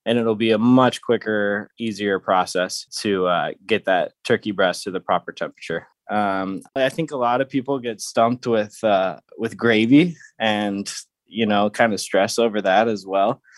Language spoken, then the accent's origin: English; St. Louis, Missouri, United States; also born or lived in Phoenix; now in San Diego, United States; I grew up in St. Louis, Missouri. I'm now out here in San Diego at the Pendry Hotel. I started culinary school back in Phoenix, Arizona.